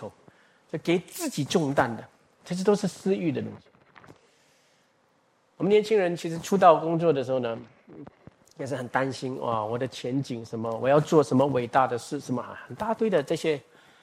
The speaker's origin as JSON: {"language": "Chinese", "country": "Singapore", "said": "因为我们新加坡人没有这样想的，都是要有房子才有婚姻的哈"}